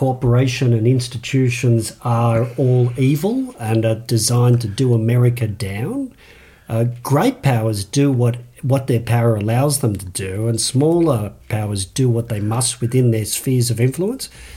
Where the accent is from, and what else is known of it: Australia